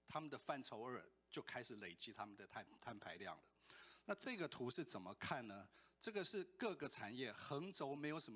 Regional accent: Taiwan; 因为我们台湾的发电是这种状况

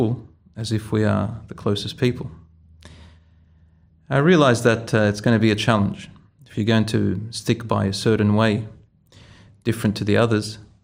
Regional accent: Australia; I was born in Australia. I studied here in a Muslim school in primary.

